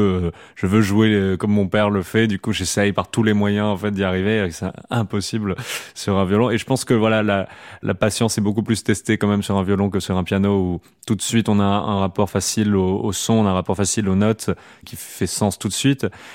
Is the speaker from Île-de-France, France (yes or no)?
no; Clermont-Ferrand, Auvergne-Rhône-Alpes, France; born there; Je suis né à Clermont-Ferrand en 1997